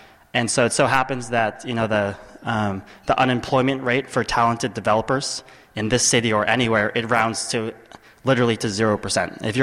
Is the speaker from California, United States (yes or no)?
yes; San Francisco, California, United States; I'm from San Francisco, and so over spring break, I met with an angel investor.